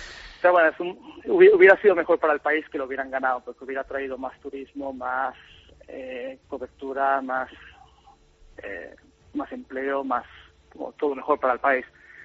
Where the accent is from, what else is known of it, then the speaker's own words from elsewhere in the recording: Oviedo, Asturias, Spain; De Oviedo.